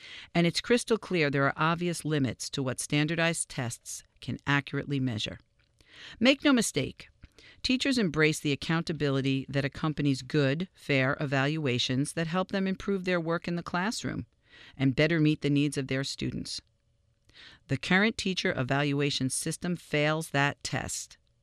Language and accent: English; Harrison, United States; taught special education in my hometown of Harrison